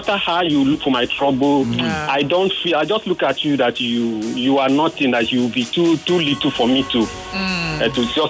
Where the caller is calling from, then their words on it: Lekki, Lagos, Nigeria; I'm calling from Lekki.